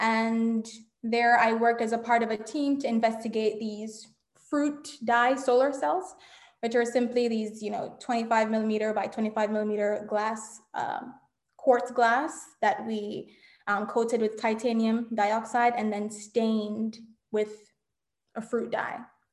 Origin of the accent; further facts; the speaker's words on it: Jamaica; Well, growing up in Jamaica, power and water outages were a frequent occurrence.